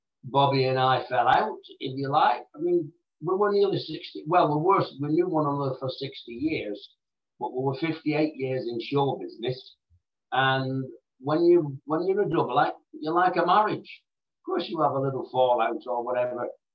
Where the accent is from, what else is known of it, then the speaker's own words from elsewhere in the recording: Oldham, North West England, United Kingdom; I've lived over here now 30 years or so. It's not too far from where I was born and bred in Oldham.